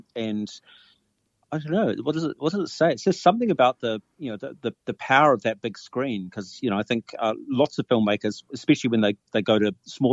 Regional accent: Dunedin, Otago, New Zealand; Yeah, well, I was from Dunedin, so I was a Scarfie

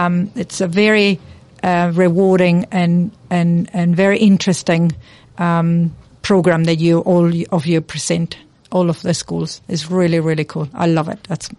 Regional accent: Spain; now in Masterton, New Zealand; I came to Masterton from Spain and I didn't have any jobs, really.

